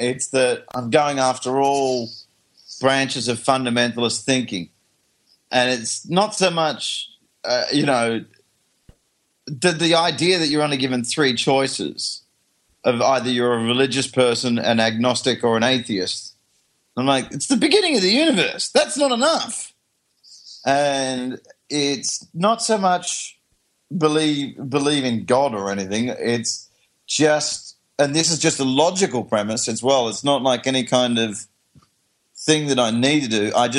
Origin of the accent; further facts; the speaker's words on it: Australia; I was frightened that people would think I was stupid just because I'm Australian.